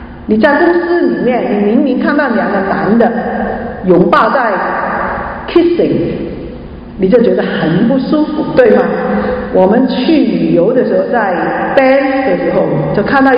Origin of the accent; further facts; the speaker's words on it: China; 我们中国人最懂的就是赚钱跟储钱啊，每个中国人都会有一点 saving